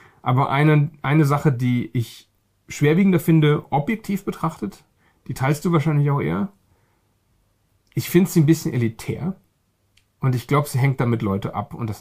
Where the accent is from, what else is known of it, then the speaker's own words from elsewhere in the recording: Baden-Württemberg, Germany; ich komme aus dem Schwarzwald, nahe des Rheins. Wir sind als Kind sind wir oft in Frankreich. Bei uns in der Schule musste man ab Klasse 3 Französisch lernen. Ich bin aktiv ganz schrecklich in Französisch, aber ich verstehe es.